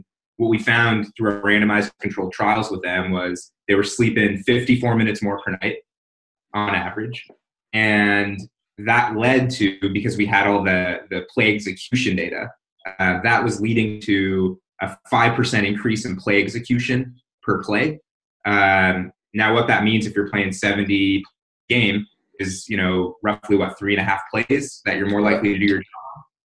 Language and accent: English; California, United States; moved away as an adult; I grew up in Southern California, sunny Orange County, California, and decided I'd make my way out to Chicagoland area to go to school.